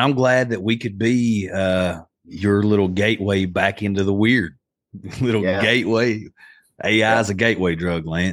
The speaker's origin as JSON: {"language": "English", "region": "Appalachia", "country": "United States", "said": "I mean, of course, we think that because we're Appalachian boys"}